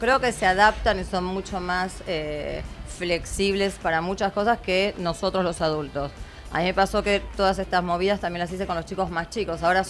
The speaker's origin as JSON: {"language": "Spanish", "region": "Buenos Aires", "country": "Argentina", "moved": "as an adult", "said": "Yo soy de Buenos Aires."}